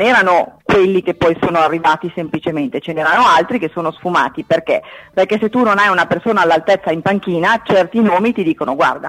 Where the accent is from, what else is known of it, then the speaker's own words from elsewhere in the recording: France; Italian is a second language; sono francese, sì, parlo francese.